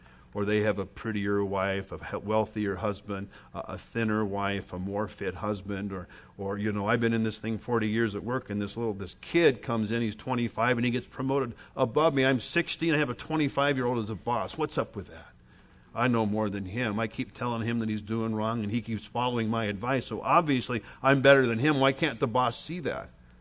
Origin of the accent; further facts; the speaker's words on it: Lexington, Kentucky, United States; the Baptist church I grew up in Lexington, Kentucky, boy, we loved the pastor.